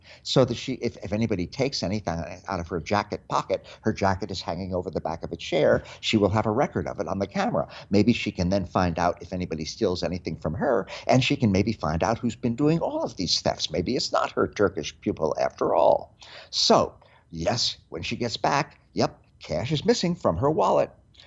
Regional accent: United States; I am an American, and I recognize so many of the things that are discussed and argued about and debated about in this movie as things which are very, very current in American society today.

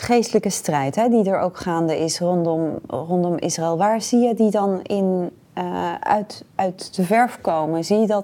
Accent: Netherlands; Ja, misschien ook wel omdat we ons als Nederlanders wat meer daarmee identificeren.

